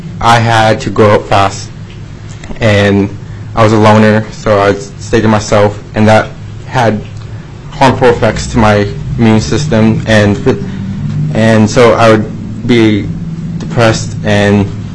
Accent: Anchorage, Alaska, United States; I'm from Anchorage, Alaska, 20 years old.

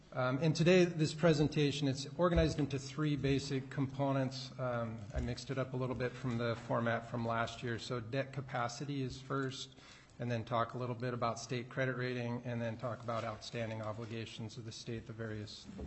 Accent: Cordova, Alaska, United States; born there; I was born in Cordova, Alaska, back in 1968, so that's where it started.

